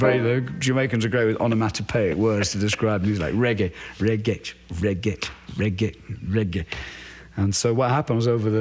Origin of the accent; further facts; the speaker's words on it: England, United Kingdom; I grew up in England, and I love reggae